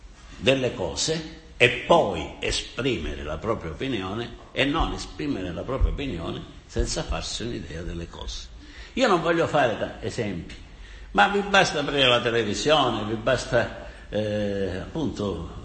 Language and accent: Italian; Sicily, Italy; Io, come anche avrete sentito dal mio accento, io sono siciliano e conosco sono abbastanza anziano per conoscere la situazione dei contadini siciliani